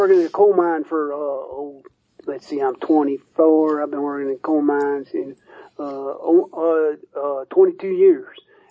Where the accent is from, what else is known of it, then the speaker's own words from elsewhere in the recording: DuPont, West Virginia, United States; I'm from DuPont, West Virginia.